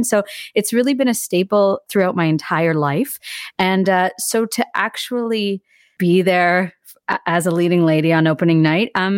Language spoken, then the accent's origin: English; Toronto, Ontario, Canada; So I'm born and raised in Toronto.